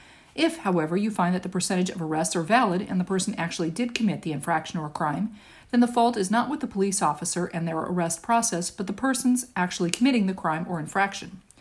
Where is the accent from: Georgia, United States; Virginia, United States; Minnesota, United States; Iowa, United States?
Iowa, United States; Iowa. My dad taught science at a small, rural school and eventually became a guidance counselor at my hometown high school.